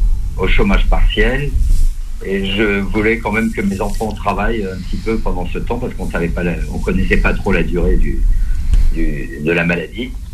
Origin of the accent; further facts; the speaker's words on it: Mont-de-Marsan, Nouvelle-Aquitaine, France; J'ai commencé avec mon papa dans les Landes, dans le sud-ouest, puisque nous sommes de Mont-de-Marsan, chef-lieu des Landes.